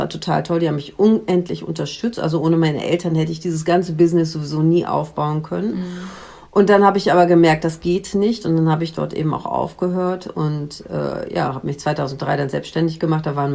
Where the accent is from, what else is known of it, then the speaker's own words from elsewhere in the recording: Münster, North Rhine-Westphalia, Germany; ich komme aus Münster. Ich bin ja eben nicht in einer Weinbaugegend, sondern ich bin in einer, in der es Händler gibt, so wie mich. Und ich habe studiert hier in Münster Kunstgeschichte, Politik, Germanistik an der WWU.